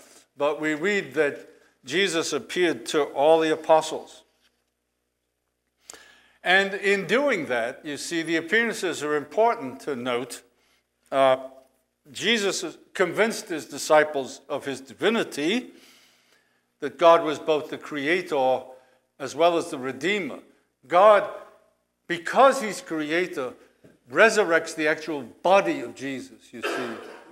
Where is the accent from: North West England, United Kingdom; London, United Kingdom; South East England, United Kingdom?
North West England, United Kingdom; Liverpool; William Gladstone, who was from Liverpool, my hometown, a Liverpudlian, as we say.